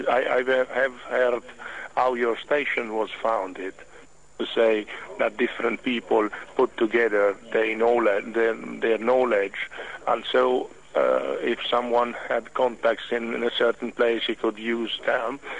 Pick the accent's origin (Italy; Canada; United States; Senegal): Italy; first language Italian; English is a second language; Okay, I'm very happy to say something in my native language, also because I do hope that someone from Italy is listening to your program